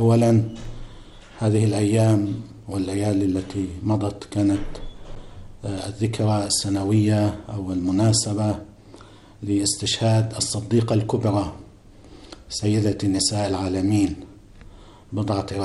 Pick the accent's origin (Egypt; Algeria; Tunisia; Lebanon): Lebanon; أيضا عندنا في لبنان وبهذه الكورونا وبلائها فقدنا أخا عزيزا